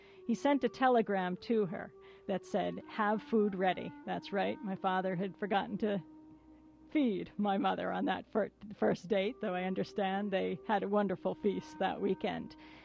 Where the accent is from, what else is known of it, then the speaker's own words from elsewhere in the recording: Washington, District of Columbia, United States; born there; I was born in Washington, D.C. when he was working there